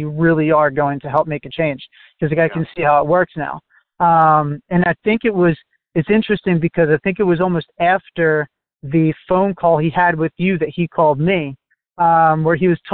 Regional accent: New Jersey, United States; I'm from New Jersey still

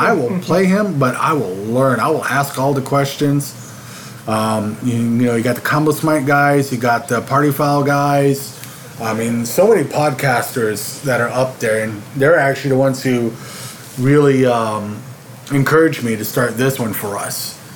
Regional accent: Philippines; So I'm a Filipino island boy, so I love me some Spam and all sorts of stuff.

